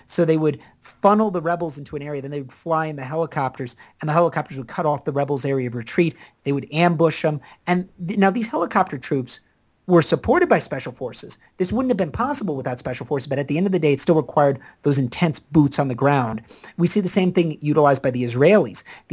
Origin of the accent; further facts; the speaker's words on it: United States; I'm very proud as an American to say that.